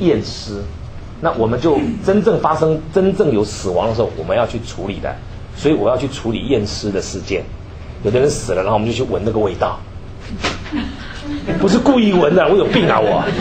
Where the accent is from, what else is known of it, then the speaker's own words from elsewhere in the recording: China; 地这么大，人这么少，所以我们中国人就过来插一脚，对不对？